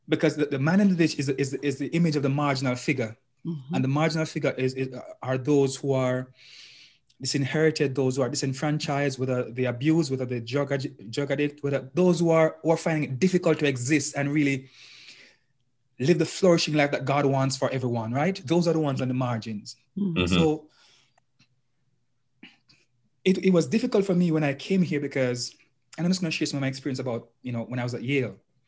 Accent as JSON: {"language": "English", "country": "Jamaica", "tie": "born or raised there", "lives_now": "United States", "said": "I grew up in Jamaica."}